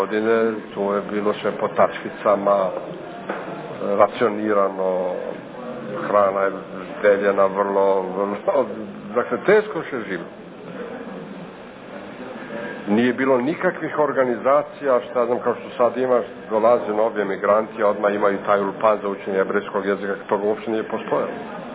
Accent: Prizren, Prizren District, Kosovo; moved away; Ja sam rođen ovdje u Prizrenu, živo tamo u stvari do kapitulacije Italije 43. godine.

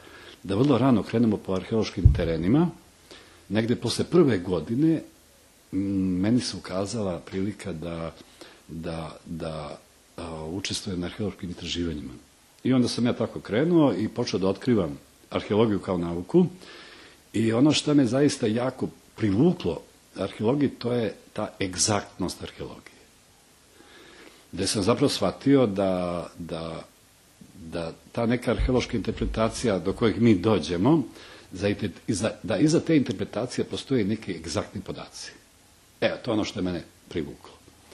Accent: Prijepolje, Šumadija and Western Serbia, Serbia; born there; ja sam rođen u Prijepolju, a na tom prostoru ima dosta speleoloških objekata.

